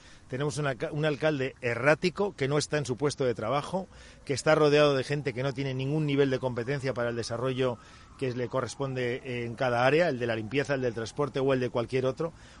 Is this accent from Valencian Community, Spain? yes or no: yes; Valencian Community, Spain; financiación que nos corresponde a los valencianos. Ha endeudado a la Comunidad Valenciana.